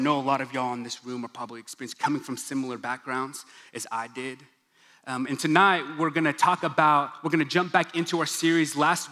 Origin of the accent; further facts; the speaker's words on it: Stillwater, Oklahoma, United States; I grew up in Stillwater, Oklahoma. Born and raised, went to OSU, go Pokes, poke them hard, poke them often.